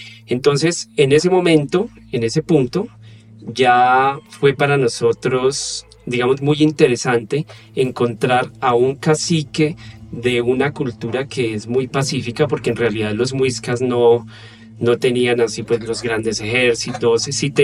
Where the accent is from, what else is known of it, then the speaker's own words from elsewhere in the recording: Colombia; uno uno como colombiano